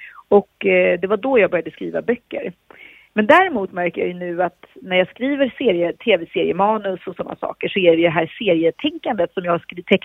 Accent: Vänersborg, Västra Götaland County, Sweden; I Vänersborg och Öxnered då där jag växte upp

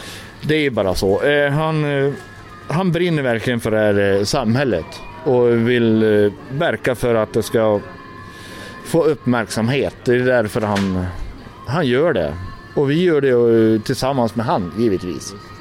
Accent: Norrland, Sweden; moved away as an adult; also born or lived in Göteborg; now in Floby, Sweden; flyttade till Göteborg 98. Och innan dess så är jag född 74. Så att jag har bott i Norrland så ända tills 98 då. Och så bodde jag i Göteborg. Men 2015 då fastnade jag för Floby.

